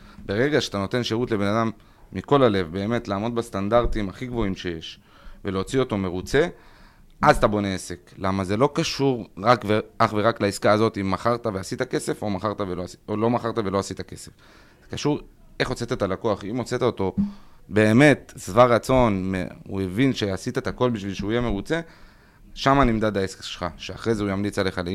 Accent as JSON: {"language": "Hebrew", "town": "Bat Yam", "region": "Tel Aviv District", "country": "Israel", "tie": "born there", "said": "אני אוהב את בת ים, נולדתי שם."}